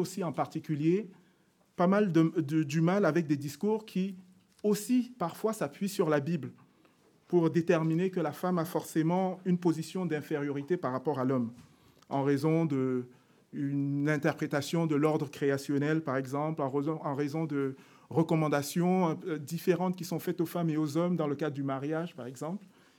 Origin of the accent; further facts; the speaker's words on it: Cameroon; quand je viens du Cameroun, c'est vrai que quand je discutais avec mes copains, souvent dans les cours de récréation, au lycée, au collège